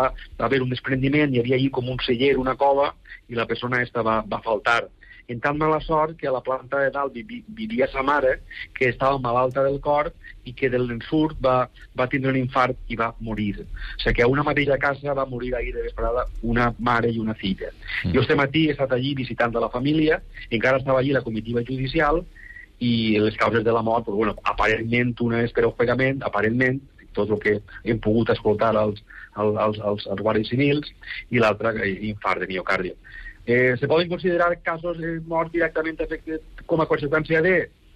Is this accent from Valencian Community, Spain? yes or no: yes; L'Alcúdia, Valencian Community, Spain; del meu poble, de l'Alcúdia.